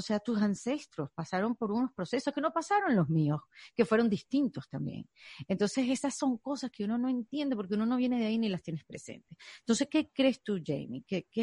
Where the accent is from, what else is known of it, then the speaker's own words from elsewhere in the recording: Venezuela; now in United States; yo soy una inmigrante venezolana, pero ya no me llaman venezolana porque estoy en Estados Unidos, entonces me llaman latina